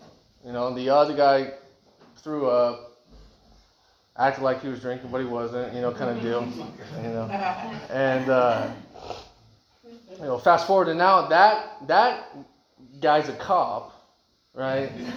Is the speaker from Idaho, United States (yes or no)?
yes; Idaho, United States; I grew up in Idaho. And we grew up in a little town, very religious community.